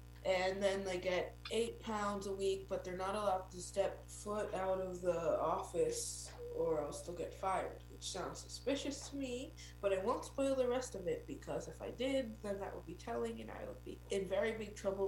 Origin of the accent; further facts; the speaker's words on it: Hudson, New York, United States; I'm from Hudson and around there.